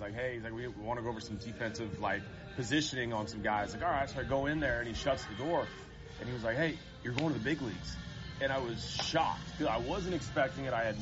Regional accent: Santa Maria, California, United States; I grew up in Santa Maria on the Central Coast

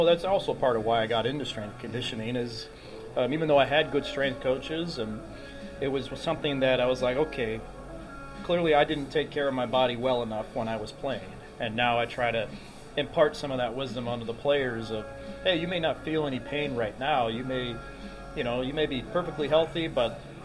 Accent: San Francisco, California, United States; I grew up in San Francisco, Oakland area, cheering for the A's.

